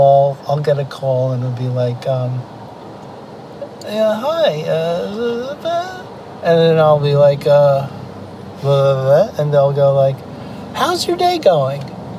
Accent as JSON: {"language": "English", "region": "New York", "country": "United States", "said": "I'm from New York, you know, the New York area."}